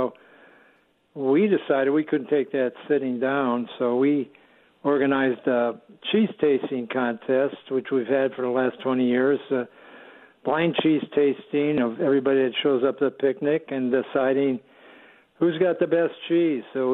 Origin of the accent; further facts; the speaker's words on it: Wisconsin, United States; moved away; I had a client at the time that found out I was from Wisconsin and asked me if I'd been to the picnic.